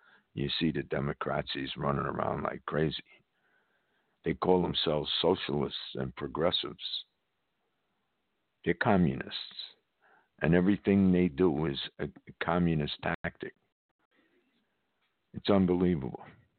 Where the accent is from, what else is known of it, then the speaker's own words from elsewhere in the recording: Indiana, United States; when the moonlight is on the Wabash, in my hometown, Indiana.